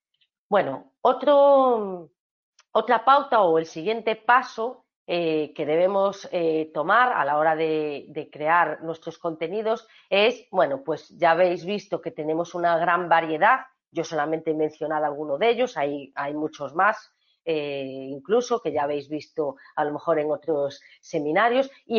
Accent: Galicia, Spain; Yo, por ejemplo, que soy gallega

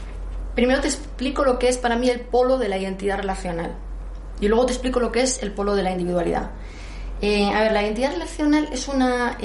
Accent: Spain; Y me reconozco como española, y eso es una identidad relacional también.

